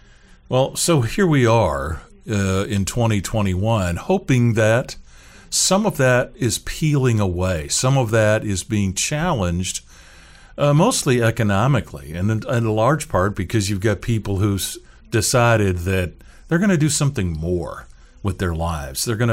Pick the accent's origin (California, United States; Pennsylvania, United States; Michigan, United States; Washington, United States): Washington, United States; Seattle; I'd done quite a bit of that work from my hometown in Seattle, Washington.